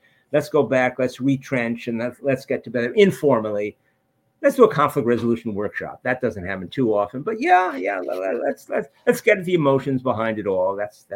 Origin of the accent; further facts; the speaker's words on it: New York City, New York, United States; I grew up in New York City, and there's a lot of bad things going on where I grew up in New York City.